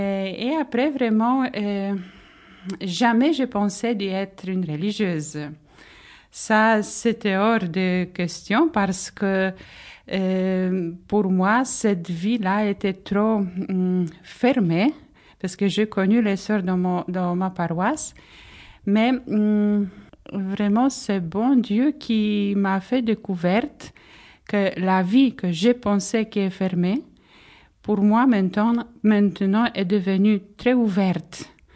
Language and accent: French; Poland; French is a second language; je suis polonaise. J'habitais en Pologne, dans une petite ville très jolie.